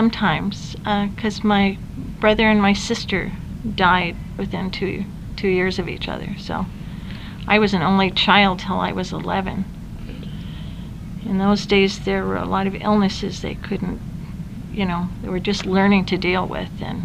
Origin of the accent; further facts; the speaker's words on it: Portland, Oregon, United States; I was born here in Portland, at Portland Sanitarium Hospital, which is no longer existing. That was 1944. That was during the World War II years. I lived on the corner of Failing in Vancouver until I was a teenager.